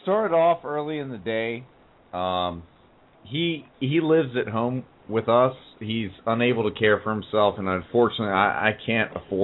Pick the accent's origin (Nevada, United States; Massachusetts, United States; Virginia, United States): Virginia, United States; Virginia.